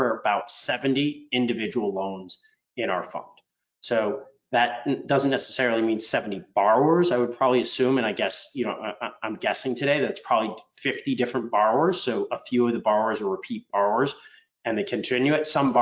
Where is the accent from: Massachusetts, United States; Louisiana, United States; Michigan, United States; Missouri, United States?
Massachusetts, United States; Boston; So, you know, I'm from the Boston area. I have my own investments here.